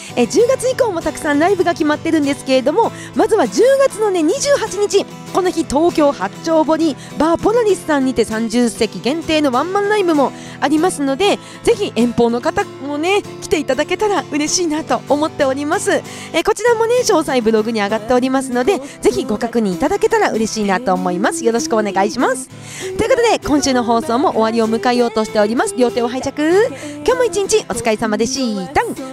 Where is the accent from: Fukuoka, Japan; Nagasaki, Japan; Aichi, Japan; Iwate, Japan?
Iwate, Japan; Kuji; 私の地元久慈の